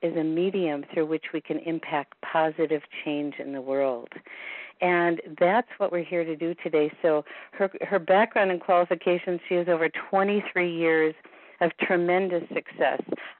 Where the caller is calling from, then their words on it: Bozeman, Montana, United States; I am calling from Bozeman, Montana.